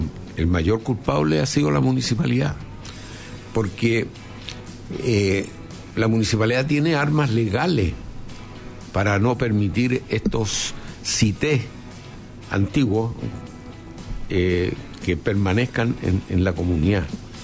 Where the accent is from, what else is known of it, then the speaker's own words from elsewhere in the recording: Recoleta, Santiago Metropolitan Region, Chile; yo he vivido toda mi vida, soy nacido en Recoleta. Y he vivido en Recoleta hasta el día de hoy y voy a seguir viviendo hasta que me muera. Yo nací en pleno barrio Patronato, pero cuando el barrio Patronato no existía